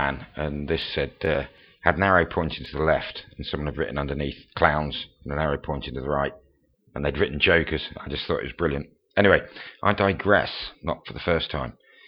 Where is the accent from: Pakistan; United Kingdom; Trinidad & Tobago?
United Kingdom; And obviously, being British